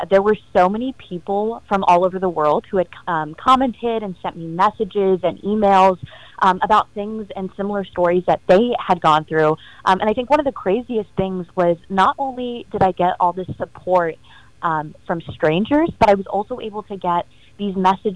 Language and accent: English; India; I'm Indian, I'm dark, and I don't care